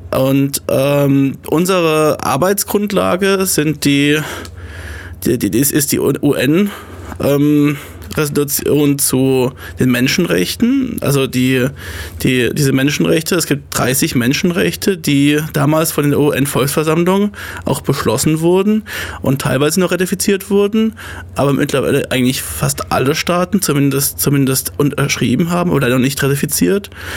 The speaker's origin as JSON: {"language": "German", "region": "Palatinate", "country": "Germany", "lives_now": "Ulm, Germany", "said": "Ich komme ursprünglich aus der Kurpfalz, also nicht ganz so weit weg wie Kenia."}